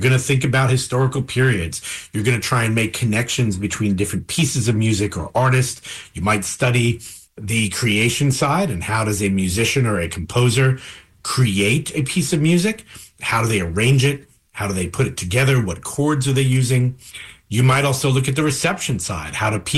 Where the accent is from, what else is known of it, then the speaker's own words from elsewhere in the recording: New York, United States; I didn't know those as names growing up in New York.